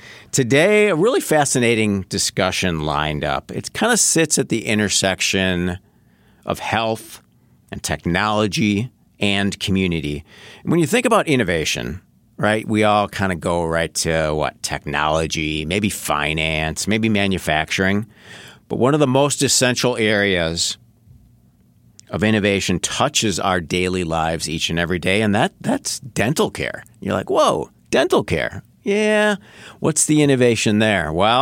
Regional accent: Wauwatosa, Wisconsin, United States; And true story, I grew up in Wauwatosa.

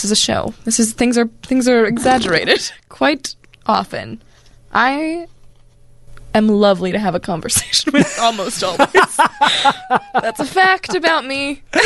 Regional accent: Chicago, Illinois, United States; Like, I am from Chicago. Deep dish pizza. Amazing.

